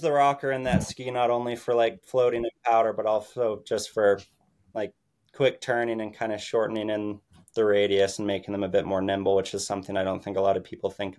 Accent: Wyoming, United States; when I was growing up in Wyoming

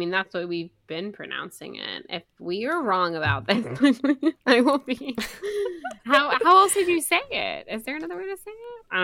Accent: United States; But right, I'm fascinated, especially as an American, like, because we don't have that.

